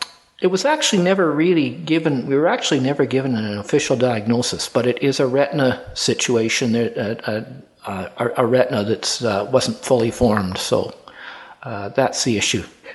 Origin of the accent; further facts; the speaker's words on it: Edmonton, Alberta, Canada; I was born right here in Edmonton, actually, although I spent most of my adult life elsewhere.